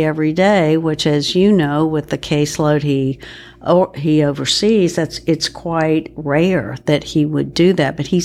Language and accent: English; Anderson, South Carolina, United States; an experienced and well-regarded trial attorney that I have to add is from my hometown, Anderson, South Carolina.